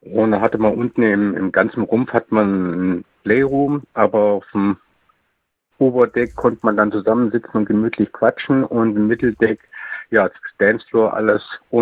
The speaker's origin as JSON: {"language": "German", "country": "France", "said": "bin aus Frankreich."}